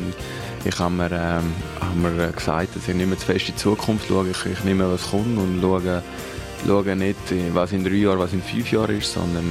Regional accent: Celerina, Graubünden, Switzerland; also born or lived in Davos; ich bin 32. Ich bin in Engadin geboren, in Zellerine, dort aufgewachsen

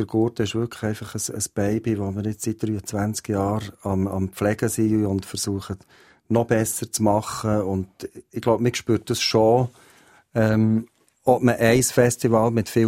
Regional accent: Waldau, Bern, Switzerland; Ich bin auch in Waldau aufgewachsen

